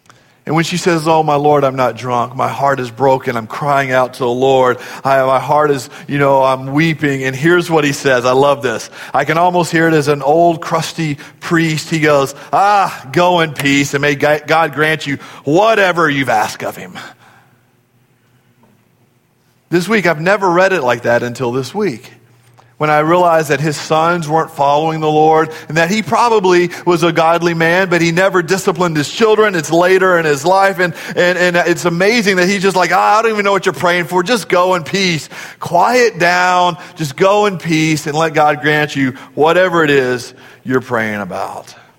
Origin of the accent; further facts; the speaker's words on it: Dallas, Texas, United States; You drive with purpose. We're from Dallas, right? That's what we do. We drive in a hurry.